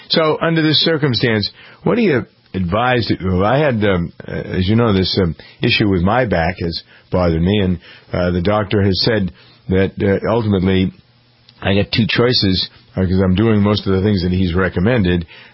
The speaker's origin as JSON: {"language": "English", "town": "Framingham", "region": "Massachusetts", "country": "United States", "tie": "born or raised there", "said": "Originally, the problem was in my hometown of Framingham, Massachusetts, where I am now."}